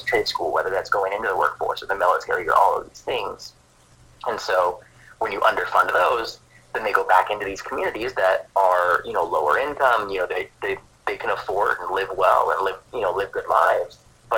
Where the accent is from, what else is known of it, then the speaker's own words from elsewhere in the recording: Nebraska, United States; also born or lived in Kansas; hunting growing up in Nebraska and, you know, going to school in Kansas.